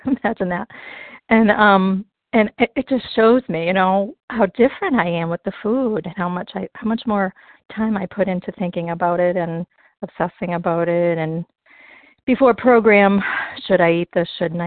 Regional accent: Massachusetts, United States; I'm from the Berkshires, Massachusetts.

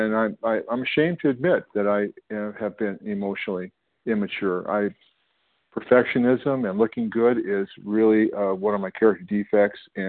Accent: California, United States; I'm from California.

